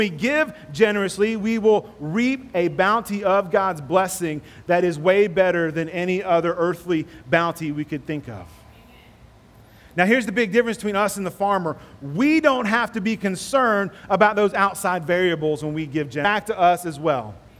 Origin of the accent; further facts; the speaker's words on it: United States; I grew up in America too. That's on the forefront of everything we're taught as Americans.